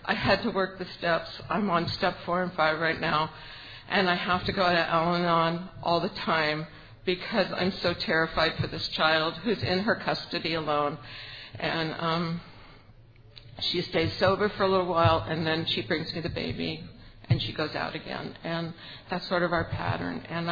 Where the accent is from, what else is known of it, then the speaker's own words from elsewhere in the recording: California, United States; I'm from Monterey County in California.